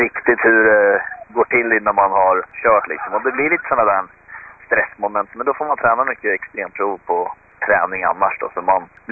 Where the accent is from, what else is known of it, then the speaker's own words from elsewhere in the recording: Sweden; Det är roligt när vi är några svenskar som är iväg och rullar